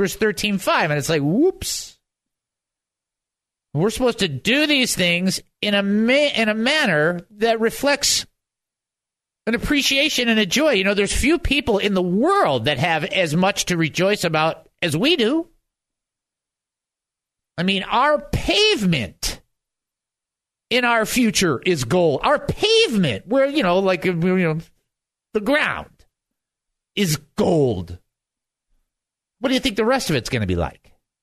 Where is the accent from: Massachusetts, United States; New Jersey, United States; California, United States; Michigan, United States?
Michigan, United States; Detroit; I mean, I grew up in Detroit, three-story house with a basement.